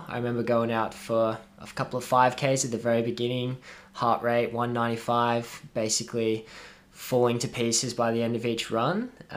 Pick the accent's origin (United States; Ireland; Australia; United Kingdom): Australia; New South Wales; I am Australian. I grew up in the Blue Mountains area, which is kind of near Sydney. It's a beautiful spot. It's a national park, so there's lots of hiking and outdoor activities, lots of rock climbing.